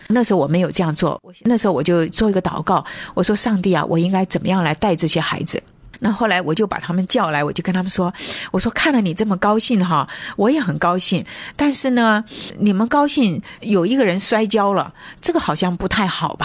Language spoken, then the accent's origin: Chinese; China; 是的，我们中国人也说行行出状元